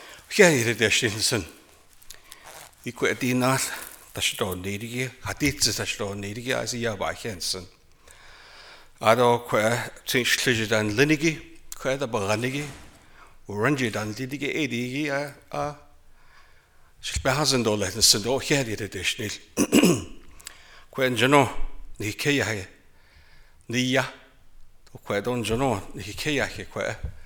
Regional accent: Navajo Nation, United States; I come from the Navajo Nation, and we number 300,000 people.

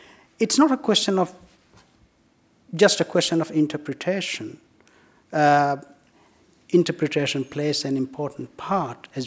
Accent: Australia; I think as Australian Muslims or Muslim Australians, whichever way you want to look at it, the issue of interpretation, the relationship of Islamic jurisprudence, classical jurisprudence to the contemporary context in which we live in, is important.

